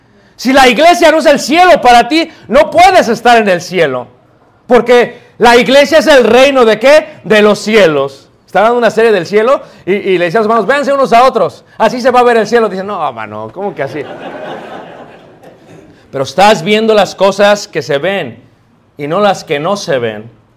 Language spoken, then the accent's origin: Spanish; Mexico City, Mexico; Yo cuando era pequeño trabajaba de cerillo en la Ciudad de México.